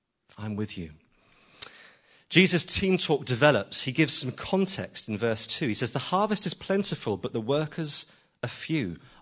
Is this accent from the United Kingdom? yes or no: yes; Southampton, South East England, United Kingdom; An example from my hometown in Southampton years ago